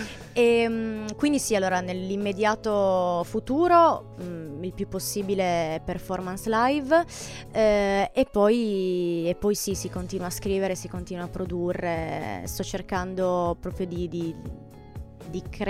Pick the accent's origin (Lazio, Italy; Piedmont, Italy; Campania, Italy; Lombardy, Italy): Piedmont, Italy; Settimo Torinese; Io sono di Settimo Torinese, quindi ne ho fatti tanti a Settimo Torinese, ne ho fatti tanti a Torino